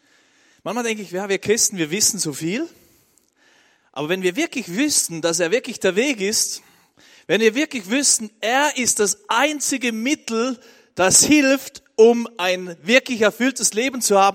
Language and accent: German; Switzerland; Ich bin ja in der Schweiz aufgewachsen, auf einem Bauernhof.